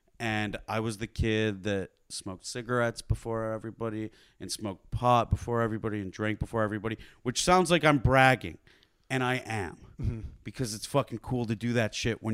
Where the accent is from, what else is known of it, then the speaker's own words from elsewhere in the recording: West Bloomfield, Michigan, United States; I'm from the Detroit area.